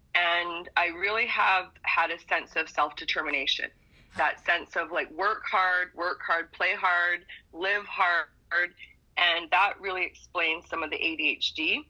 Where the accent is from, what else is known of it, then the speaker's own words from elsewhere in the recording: Vancouver, British Columbia, Canada; I grew up in Skeena Projects in East Vancouver with a single mom. I'm First Nations. I'm Niska, Gitxsan, Cree, Ojibwe, French, and Scottish.